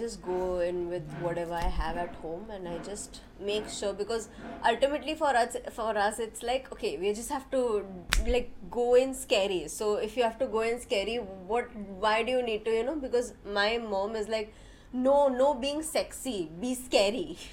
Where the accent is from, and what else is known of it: Mumbai, Maharashtra, India